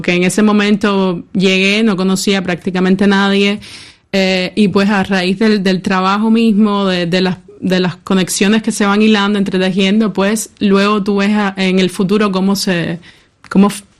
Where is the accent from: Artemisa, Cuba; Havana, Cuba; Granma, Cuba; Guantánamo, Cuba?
Havana, Cuba; fibras que pudiera conseguir en La Habana, que es de donde soy, donde vivo.